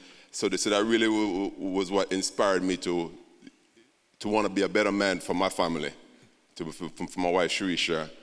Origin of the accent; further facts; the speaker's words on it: Jamaica; I'm from Jamaica. I want to go back to Jamaica.